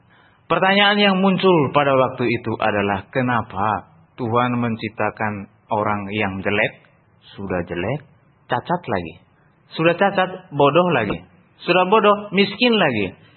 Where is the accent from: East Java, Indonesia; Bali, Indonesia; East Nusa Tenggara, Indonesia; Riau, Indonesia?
East Nusa Tenggara, Indonesia; bukan orang Jawa. Orang di timur sana ini, yang terdampar di Jawa. Asal saya dari Flores Timur, yang adalah bagian dari Provinsi Nusa Tenggara Timur.